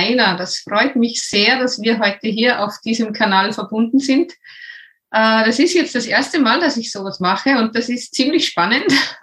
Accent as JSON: {"language": "German", "region": "Upper Austria", "country": "Austria", "accent": "not Vorarlberg dialect", "said": "dass das nicht vorarlbergisch ist, was ich rede. Und zwar komme ich aus der Region Oberösterreich, Salzburg, da die Gegend."}